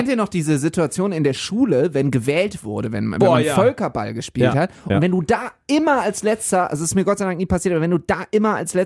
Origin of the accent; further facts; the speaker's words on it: Düsseldorf, North Rhine-Westphalia, Germany; Ja, ich bin ja auch Düsseldorfer